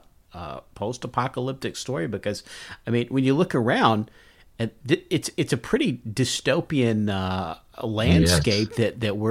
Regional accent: Kentucky, United States; born or raised there

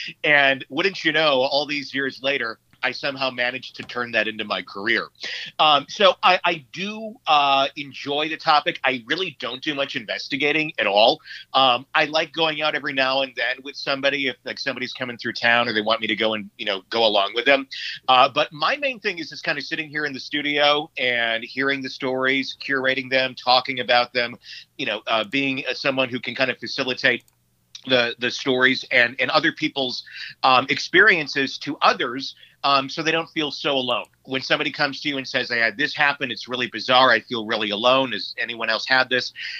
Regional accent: Wisconsin, United States; moved away; I mean, I'm not from this area. I'm originally from Wisconsin. But this area, it reminds me a lot of my home in Wisconsin without cold weather.

